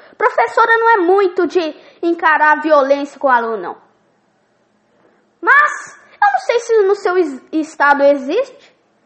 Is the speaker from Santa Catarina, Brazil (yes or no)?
no; Minas Gerais, Brazil; no meu estado aqui, Minas Gerais, sou mineiro, tenho muito orgulho de ser mineiro, de ser do berço da arte, do berço mineiro.